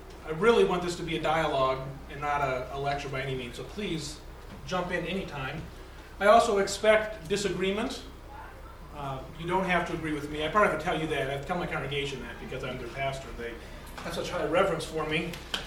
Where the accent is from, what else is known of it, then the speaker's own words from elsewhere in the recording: Omaha, Nebraska, United States; I'm a pastor from Omaha, Nebraska, which many of you have driven through.